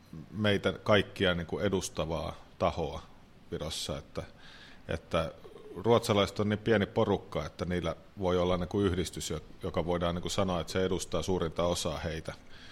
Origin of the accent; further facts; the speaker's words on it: Porvoo, Uusimaa, Finland; me ollaan Porvoosta lähdetty ja asuttu vähän joka puolella Suomea ja sitten päädytty tänne